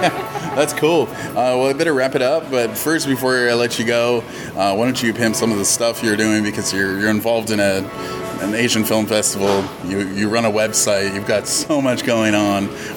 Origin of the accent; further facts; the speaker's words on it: Canada; And I was like, yeah, so I'm Canadian.